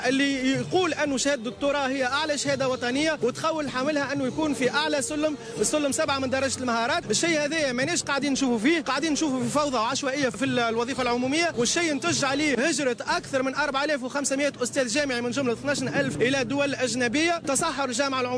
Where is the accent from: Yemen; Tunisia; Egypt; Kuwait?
Tunisia; مطلبنا الاساسي هو انه تكون عندنا في تونس دوله قانون ومؤسسات